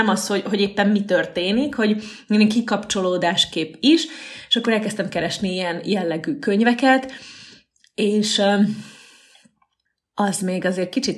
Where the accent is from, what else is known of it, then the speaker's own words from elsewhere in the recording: Šamorín, Trnava Region, Slovakia; Én Somorján nőttem fel, ez egy kisváros Csalló közben, Dunaszerdehelytől 20 kilométerre